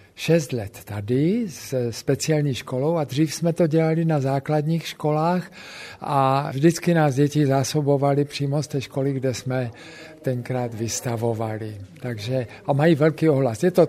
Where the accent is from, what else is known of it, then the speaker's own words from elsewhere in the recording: Frýdek-Místek, Moravian-Silesian Region, Czechia; born there; a já jsem se narodil ve Frýdku Místku pod Čubkem a Štandlem.